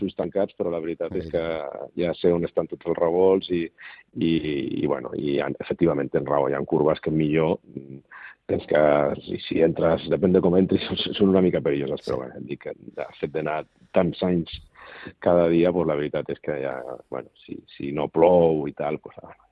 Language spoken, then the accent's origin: Catalan; Badalona, Catalonia, Spain; Soc de Badalona